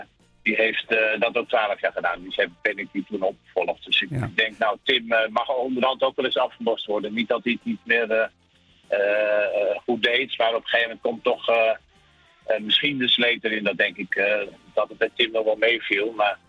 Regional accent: Laren, North Holland, Netherlands; born there; Ik ben in Laren geboren. Ik ben daar een tijd weg geweest. Ik ben sinds 3 jaar woon ik weer in Laren.

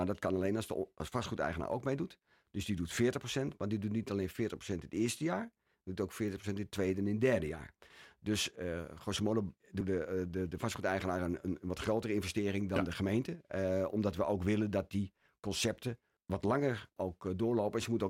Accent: Bussum, North Holland, Netherlands; Kijk, ik ben Bussumer. En ik ben geboren en getogen in Bussum.

